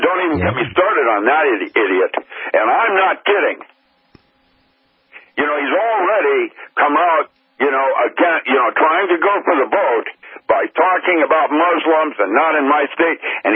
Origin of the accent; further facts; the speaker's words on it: United States; As an American, you got to see what they're talking about us in Europe on that kind of thing.